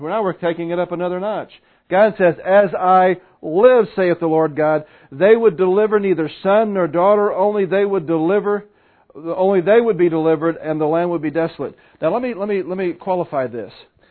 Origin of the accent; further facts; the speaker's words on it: Missouri, United States; Most of us white folk, I'm talking from Missouri, we don't get our heads screwed on straight till 35.